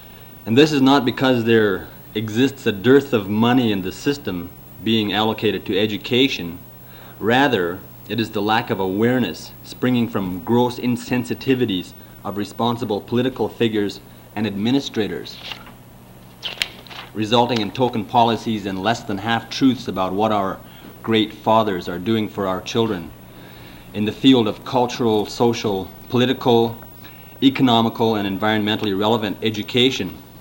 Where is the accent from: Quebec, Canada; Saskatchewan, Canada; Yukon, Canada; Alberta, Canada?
Yukon, Canada; But I think what we as Indian people are saying is that for our children, that's not good enough.